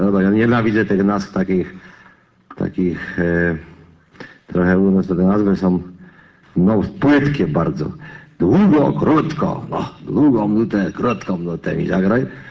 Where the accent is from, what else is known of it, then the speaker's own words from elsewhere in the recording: Lesser Poland, Poland; Tak u nas na Podhelu